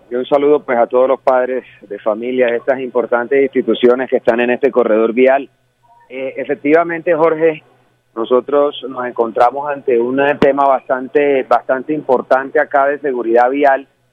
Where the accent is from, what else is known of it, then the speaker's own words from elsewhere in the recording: Barranquilla, Atlántico, Colombia; los que somos barranquilleros y conocemos la historia que ocurrió cuando se instaló este peaje